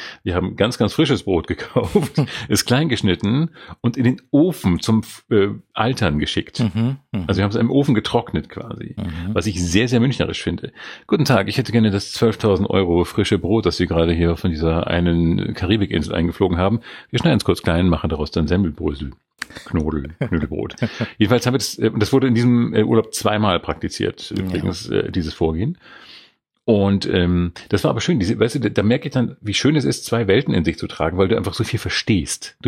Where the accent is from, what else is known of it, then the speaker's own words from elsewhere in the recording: Schleswig-Holstein, Germany; born there; now in Bavaria, Germany; Und ich war gebürtiger Schleswig-Holsteiner, jetzt seit 25 Jahren, glaube ich, echt 25 Jahre, Wahlbayer.